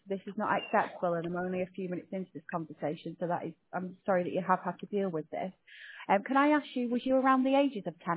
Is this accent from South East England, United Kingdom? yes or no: no; North West England, United Kingdom; So I was brought up in the High Broughton area, so it's not that.